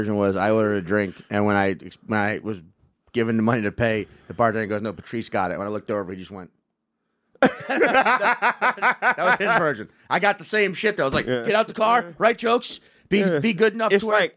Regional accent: Louisiana, United States; people assume that because I'm from Louisiana, I speak French.

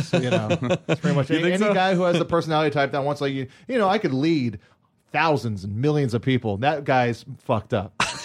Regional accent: Hawaii, United States; I mean, I grew up in Hawaii on Oahu

